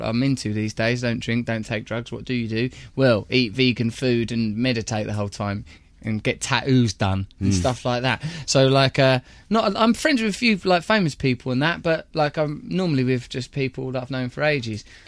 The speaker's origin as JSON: {"language": "English", "region": "England", "country": "United Kingdom", "lives_now": "Los Angeles, United States", "said": "because I'm English"}